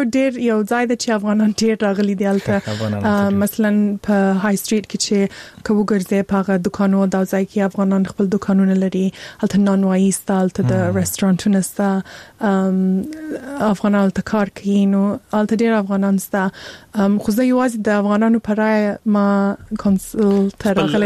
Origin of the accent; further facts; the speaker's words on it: Afghanistan; زه په ځای کې پیدا سوی یم، سیده چې هلته لوی سوی نه یم، هلته مې درس ویل نه دی، خو مور و پلار مې افغانان دي، زه خپله افغان یم.